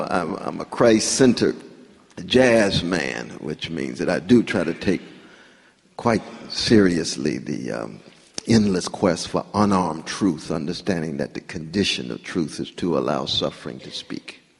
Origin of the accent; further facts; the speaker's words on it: California, United States; Growing up in California, that's another West. Sunshine, but earth shakes and quakes.